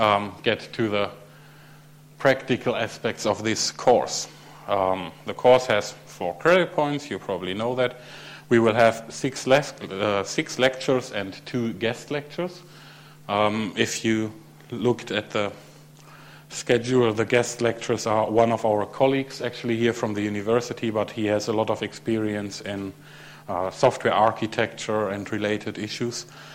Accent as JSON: {"language": "English", "country": "Germany", "second_language": "English", "moved": "as an adult", "lives_now": "Jyväskylä, Finland", "said": "And I am originally from Germany, where I did my master's at the University of Münster, and moved here to the University in Jyväskylä in 2008."}